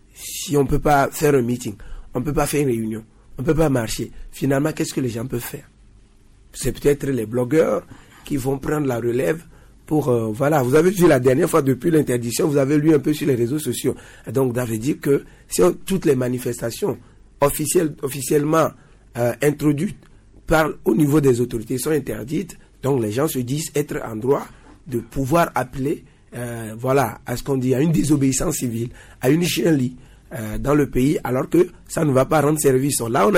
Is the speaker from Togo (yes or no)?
yes; Togo; nous tous, nous sommes Togolais et nous vivons dans le pays